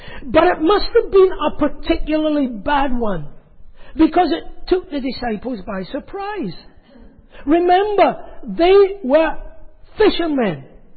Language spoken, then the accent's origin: English; Scotland, United Kingdom; I grew up in Scotland, as you would realise, and it rains in Scotland even more than it does in Manchester.